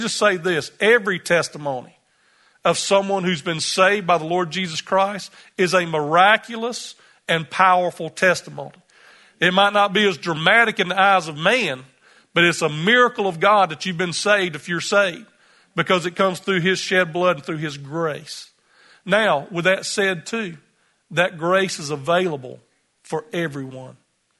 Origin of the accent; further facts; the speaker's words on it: United States; being an American and with the currency there, I was basically like a rich man